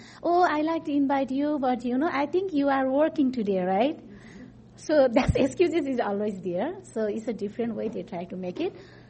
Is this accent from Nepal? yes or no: yes; Nepal; English is a second language; in Nepal, like if people know about I'm from Dalit, you know, they directly do whatever they want, right?